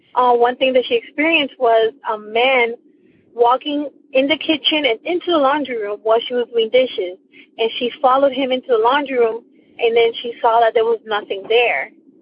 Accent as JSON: {"language": "English", "town": "Miami", "region": "Florida", "country": "United States", "said": "I am from Miami, Florida."}